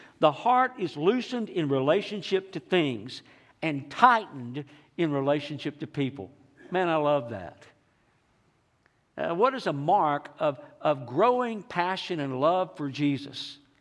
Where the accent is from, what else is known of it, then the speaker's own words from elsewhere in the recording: Texas, United States; growing up in East Texas, not far from the First Baptist Church downtown was a bakery